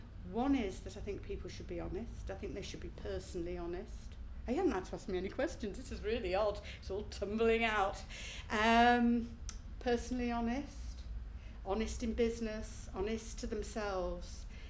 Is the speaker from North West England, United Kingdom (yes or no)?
yes; Manchester, North West England, United Kingdom; also born or lived in London; now in Liverpool, United Kingdom; I'm 51, and I'm from Liverpool. Okay. I live there, but I'm originally from Manchester. And I lived in London for about 18 years.